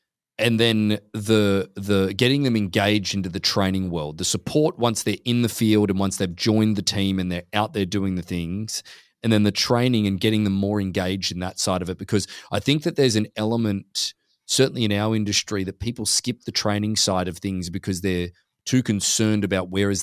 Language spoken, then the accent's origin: English; Australia; when I came from Australia